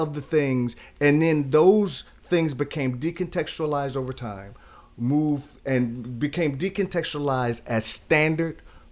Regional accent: Milwaukee, Wisconsin, United States; I grew up in Milwaukee.

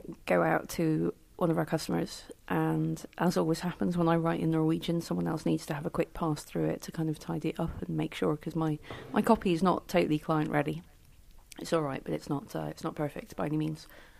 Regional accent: Scotland, United Kingdom; but it reminds me an awful lot of being Scottish and having to deal with the fact that there's a much bigger country to the south, which has a history of not treating Scotland very well.

